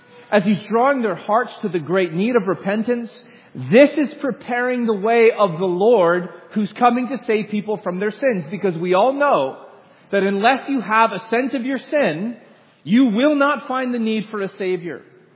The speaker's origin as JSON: {"language": "English", "town": "Royston", "region": "Georgia", "country": "United States", "said": "I told you earlier that I'm from Royston, Georgia, and Royston, Georgia has pretty much one claim to fame."}